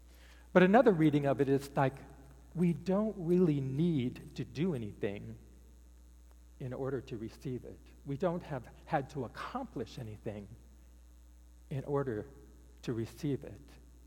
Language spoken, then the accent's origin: English; Indianapolis, Indiana, United States; I grew up in the Methodist church, but I was living in Indianapolis, Indiana. I grew up in Indiana. Turns out that I have a fellow Hoosier in the space.